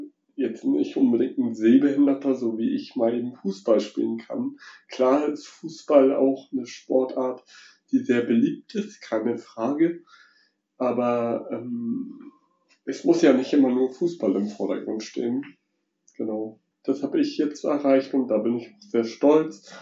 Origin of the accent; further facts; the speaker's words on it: Wilhelmsburg, Hamburg, Germany; Also ich komme ursprünglich aus Wilhelmsburg